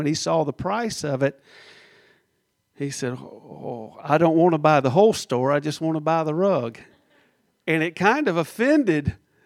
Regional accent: the South, United States; accent: southern drawl; So I'll continue in my southern drawl for the rest of the story.

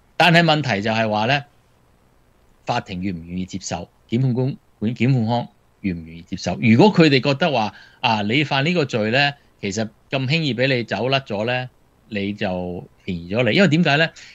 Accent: Guangdong, China; 我们广东人说

